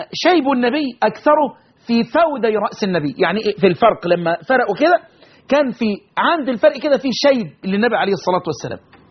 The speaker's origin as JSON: {"language": "Arabic", "country": "Egypt", "said": "بلدنا مصر"}